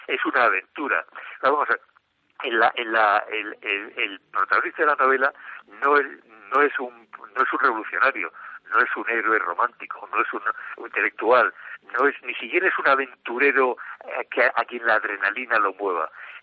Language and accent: Spanish; Mexico; now in Spain; yo no soy un pinche gachupín que venga a España, yo soy un mexicano que viene a España